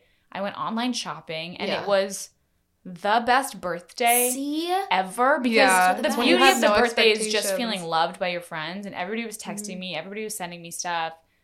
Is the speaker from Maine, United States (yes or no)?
yes; Maine, United States; When G and I grew up in Maine, my dad, we had a hot tub.